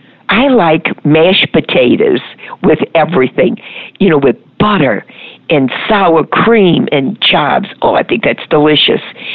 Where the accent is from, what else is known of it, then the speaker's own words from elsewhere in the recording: New Orleans, Louisiana, United States; accent: New Orleans; if I can say it correctly with my New Orleans accent